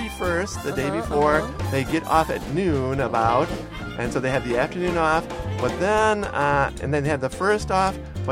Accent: Wisconsin, United States; now in Hiroshima, Japan; I'm from Wisconsin, which is north of Chicago. And in the winter there, it's colder than Hokkaido.

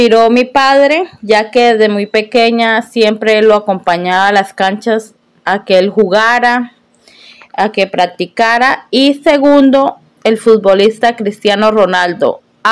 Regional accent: Colombia; como buena colombiana

